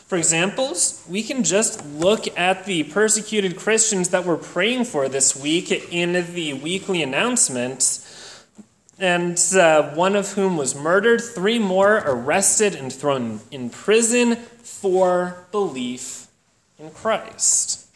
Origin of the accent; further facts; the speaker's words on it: East Coast, United States; And growing up on the East Coast, there were plenty of Revolutionary War, Civil War forts around to look